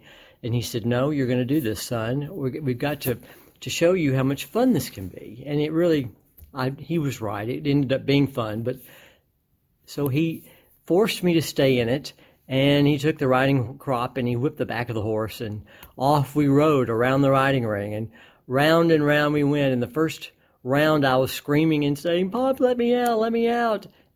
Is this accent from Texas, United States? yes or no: yes; Gregton, Texas, United States; And my family was no different. I grew up in the Gregton community. A lot of people refer to it now as Pine Tree, on my family's farm.